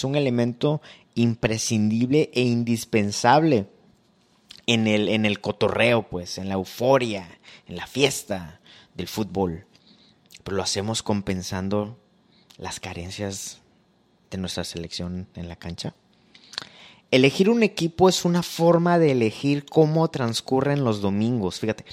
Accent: Veracruz, Mexico; born there; yo nací en Veracruz y nunca tuve euforia por los Tiburones.

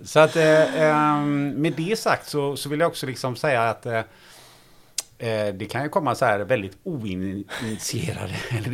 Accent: Gothenburg, Västra Götaland County, Sweden; accent: Gothenburg; Jag har lite svårt att nu ska jag prata rikssvenska. Pratar jag som, låter jag som en göteborgare nu?

